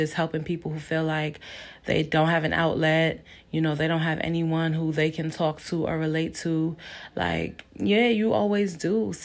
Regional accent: Brooklyn, New York, United States; Y'all know I'm from Brooklyn. You know, we a little different lingo slang.

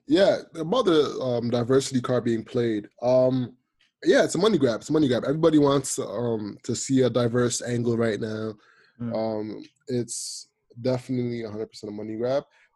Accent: Jamaica; From my perspective, being a Jamaican man, growing up, everybody was homophobic.

